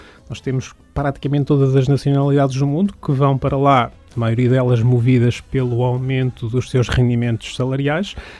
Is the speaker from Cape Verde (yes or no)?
no; Portugal; moved away; uma das principais decisões que eu tomei quando saí de Portugal foi estaria sempre em contacto com a minha cidade natal e com o meu país.